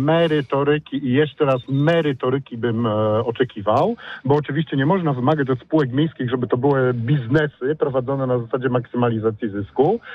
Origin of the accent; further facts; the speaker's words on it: Poznań, Greater Poland Voivodeship, Poland; to mówię jako rodowity Poznaniak.